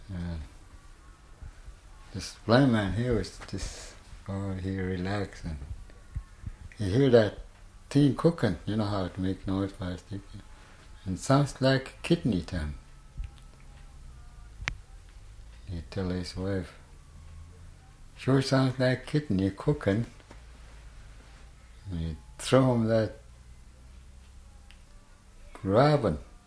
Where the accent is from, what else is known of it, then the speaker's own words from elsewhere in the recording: Nenana, Alaska, United States; moved away as an adult; now in Minto, United States; Oh, I don't know. I was raised in Nenana.